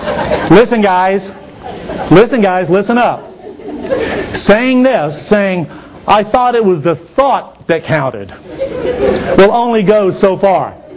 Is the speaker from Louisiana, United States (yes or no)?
yes; Louisiana, United States; You know, in Louisiana, we have a saying. You know, they have something that's called a couillon. And we're from Louisiana.